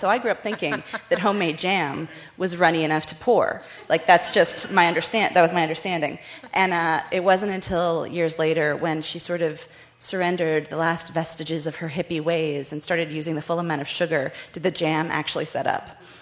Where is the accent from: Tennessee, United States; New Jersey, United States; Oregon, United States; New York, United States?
Oregon, United States; Portland; now in Philadelphia, United States; I grew up in Portland, Oregon, and I started canning with my mom when I was a kid.